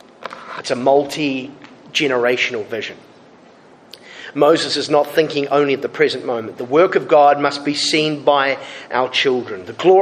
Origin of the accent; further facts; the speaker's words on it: New Zealand; As a Kiwi, there's not many Kiwi pastors in the Reformed Baptist world.